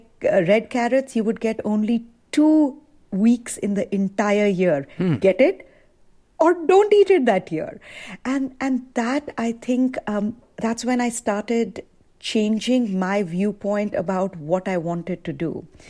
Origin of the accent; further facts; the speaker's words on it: India; moved away as an adult; now in United States; So my thinking, when I came from India, I came to the CIA to do baking and pastry arts.